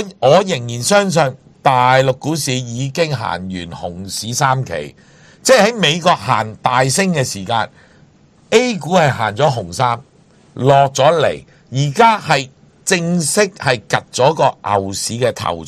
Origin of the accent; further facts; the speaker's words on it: Hong Kong; 我香港人揸黄金嘅重要性